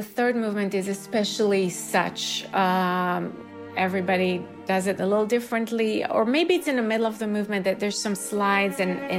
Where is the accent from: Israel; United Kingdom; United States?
Israel; English is a second language; And here I'm coming from Israel